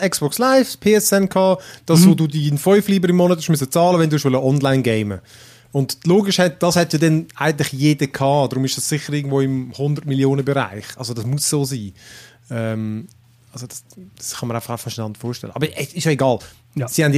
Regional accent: Switzerland; Aber jetzt bei uns in der Schweiz bist du schon relativ gut abgedeckt.

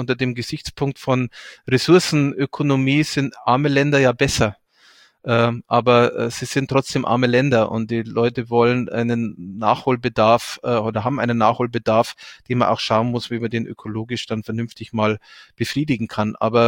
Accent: Deggendorf, Bavaria, Germany; Ich habe mit 16 Jahren, als ich angefangen habe, mich politisch zu engagieren, auch in meiner Heimatstadt Deggendorf, mich der örtlichen Amnesty International Gruppe angeschlossen.

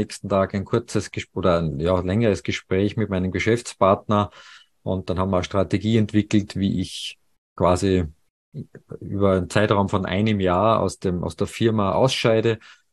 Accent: Salzburg, Austria; also born or lived in Paris; Salzburg ist ja meine Heimat und ja, meine letzte Station im Ausland war in Paris

